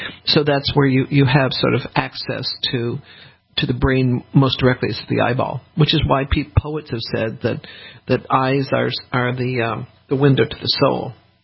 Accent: Denver, Colorado, United States; I grew up in Denver, which essentially has no humidity.

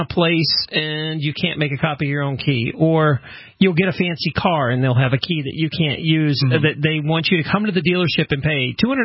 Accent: the South, United States; accent: southern; Sorry. That's my southern accent.

